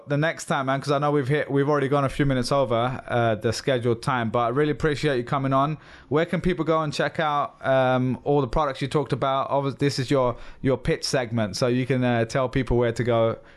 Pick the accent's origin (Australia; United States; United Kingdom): United Kingdom; England; And I'm English, so I completely get it, right?